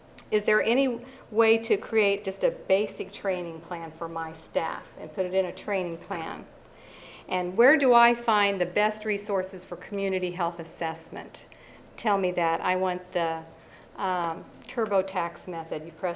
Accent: Pretty Prairie, Kansas, United States; this is my hometown of Pretty Prairie, Kansas. Population of 650.

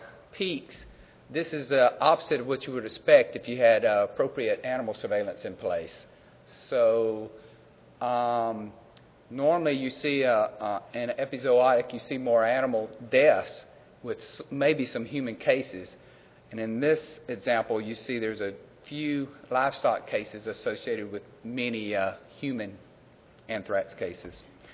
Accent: Georgia, United States; I'm from Georgia, but then I went to the other Georgia.

